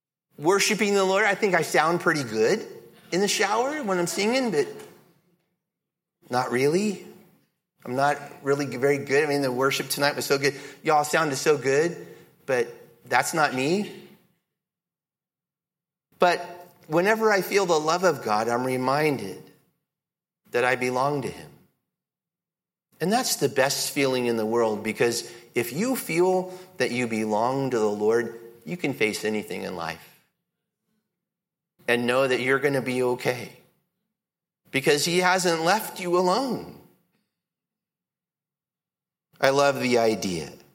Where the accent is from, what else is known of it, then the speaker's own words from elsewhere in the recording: Fort Worth, Texas, United States; You know, well, I'm from Fort Worth. That's where every good person is, right?